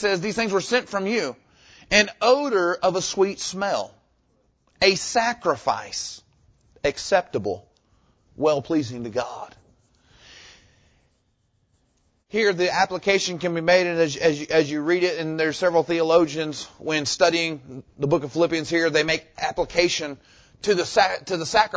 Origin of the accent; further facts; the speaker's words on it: Jacksonville, Florida, United States; We grew up in a very missions-hearted church. The church we grew up there in Jacksonville